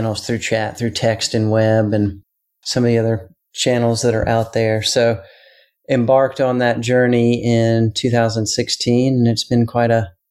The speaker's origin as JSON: {"language": "English", "town": "Charleston", "region": "South Carolina", "country": "United States", "tie": "born or raised there", "also_born_or_lived": "Brazil", "said": "And so I grew up in Charleston, went off to college, lived in Brazil for a while, which was a wonderful life experience."}